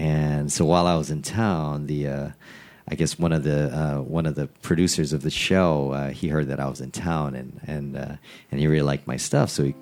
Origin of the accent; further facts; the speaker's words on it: Hawaii, United States; I was born and raised in Hawaii, and my mom played.